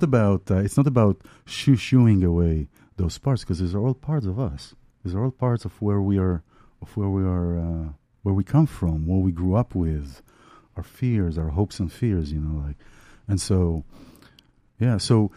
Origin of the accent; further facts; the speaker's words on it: Israel; English is a second language; I'm from Israel.